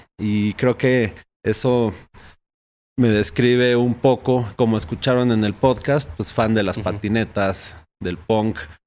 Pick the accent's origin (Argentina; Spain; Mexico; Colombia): Mexico; Uruapan, Michoacán; born there; lo que sonaba en Uruapan, Michoacán, que es donde yo nací, donde la familia, por mi parte materna, vive.